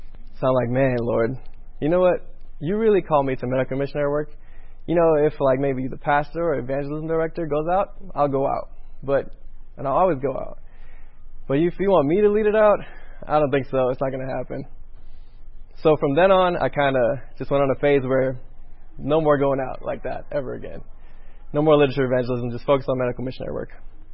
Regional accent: New York City, New York, United States; also born or lived in Trinidad; I was born in Trinidad and I was raised in New York City.

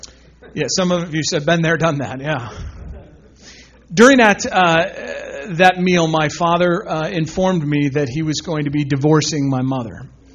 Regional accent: Chicago, Illinois, United States; also born or lived in Indiana; I lived in the Chicago area. I grew up in the Chicago area. I'm a Midwest boy. I was born in Indiana.

